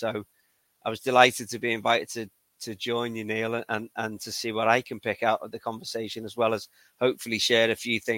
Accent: Liverpool, North West England, United Kingdom; now in Stratford, United Kingdom; I'm originally from Liverpool. I now live in the middle of the country in Stratford.

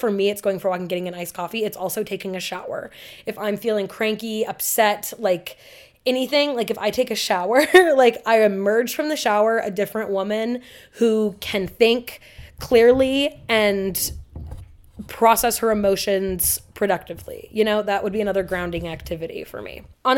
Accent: Portland, United States; I'm not from like a landscape like this, right? Like growing up in Portland, we didn't have the bougainvillea, we didn't have jacarandas

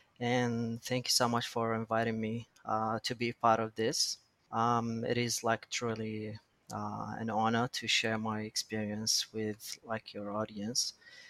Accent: Baghdad, Baghdad Governorate, Iraq; So I was born in 1991 in Baghdad, which is the capital of Iraq. I was born and raised in a family of five brothers, and the area that I lived in was like, I would say one of the best areas in Baghdad.

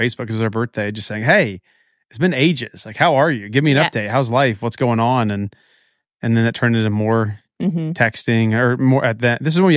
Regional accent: Indiana, United States; Hey, don't hate on the Midwest. I grew up in Indiana.

